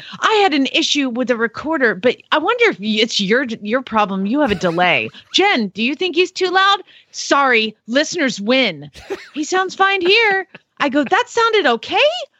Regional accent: Phoenix, Arizona, United States; from Phoenix, Arizona

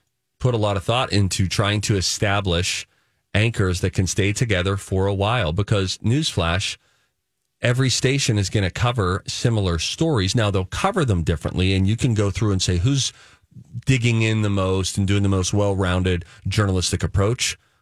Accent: Pittsburgh, Pennsylvania, United States; moved away as an adult; now in Los Angeles, United States; I grew up in Pittsburgh. It's like a rust belt, you know? It's like Pittsburgh, blue collar.

